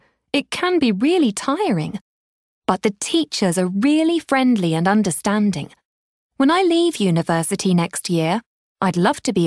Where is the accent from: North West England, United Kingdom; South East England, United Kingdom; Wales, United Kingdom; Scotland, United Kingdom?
South East England, United Kingdom; Brighton; I'm British. I'm 20 years old and I'm from Brighton, a city on the south coast of England. I study at Queen Mary University in London, a short walk from the Olympic Village.